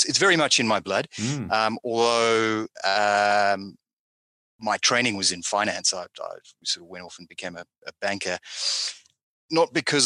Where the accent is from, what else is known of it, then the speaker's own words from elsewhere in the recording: Cape Town, Western Cape, South Africa; also born or lived in Zimbabwe; Zimbabwe, my family moved down to South Africa. So we kind of moved out of the gold business, and I grew up in Cape Town